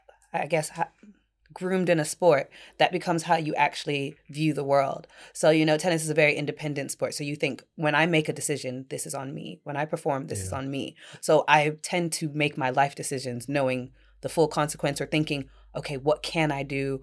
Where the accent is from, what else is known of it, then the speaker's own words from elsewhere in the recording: Florida, United States; Yeah, I grew up in Central Florida, so you're in a tournament every weekend.